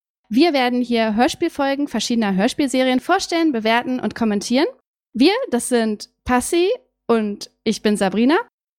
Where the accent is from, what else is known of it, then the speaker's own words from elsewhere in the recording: Wolfsburg, Lower Saxony, Germany; ich bin 32 Jahre und ich komme aus Wolfsburg.